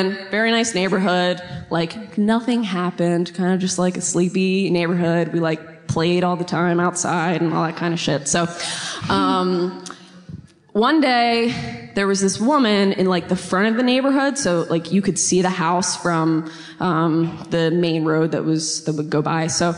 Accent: Newark, Delaware, United States; now in Wilmington, United States; Yeah. Born and raised. I grew up in Newark. Live in Wilmington now.

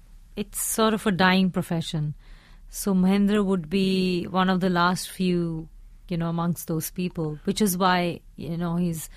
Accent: Delhi, India; No, but I live in Delhi. Yes, my parents live in Delhi and I grew up partly in Delhi.

